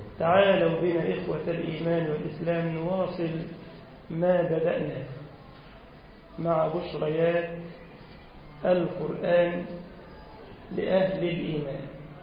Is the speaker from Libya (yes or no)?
no; Egypt; اللهم اجعل بلدنا مصر أمنا وأمانا واطمئنانا